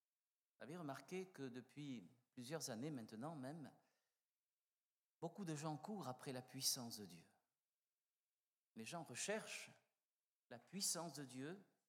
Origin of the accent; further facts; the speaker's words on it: south of France, France; vous savez, moi, je suis un méridional